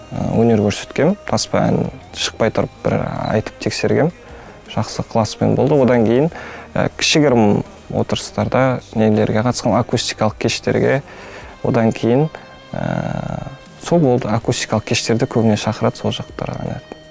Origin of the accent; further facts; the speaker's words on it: Aktobe, Aktobe Region, Kazakhstan; 22 жастамын, Ақтөбе қаласының тумасымын.